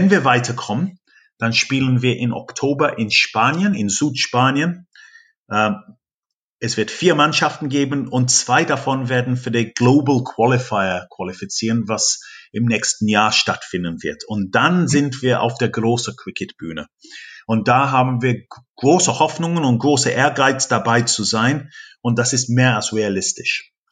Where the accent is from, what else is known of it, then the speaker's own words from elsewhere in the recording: England, United Kingdom; German is a second language; So, ich habe als Engländer mit Leuten aus Indien und Pakistan gespielt, Leute aus Sri Lanka.